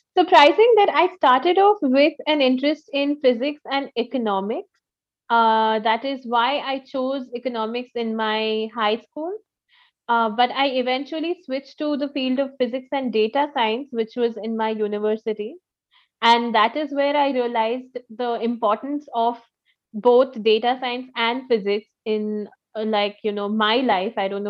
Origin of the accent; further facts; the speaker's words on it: Kolkata, West Bengal, India; now in Bangalore, India; So I come from West Bengal, and the city is called Kolkata.